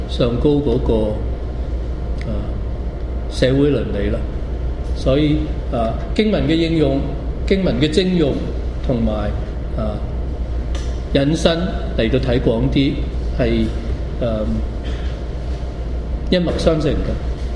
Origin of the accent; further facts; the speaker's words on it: China; 咁咁多人，絕大部分就係我哋中國人啦